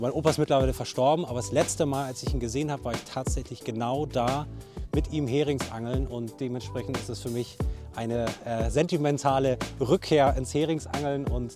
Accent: Schleswig-Holstein, Germany; Ja, ich bin Dänemark-Kind. Ja, ich komme aus Schleswig-Holstein

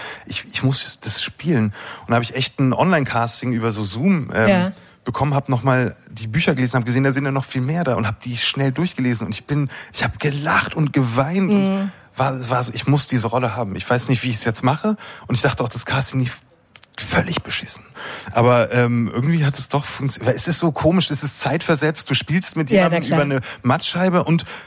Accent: Bavaria, Germany; ich bin witzigerweise parallel zu dem Dreh, habe ich mich entschieden, nach Oberbayern zurückzuziehen, wo ich herkomme.

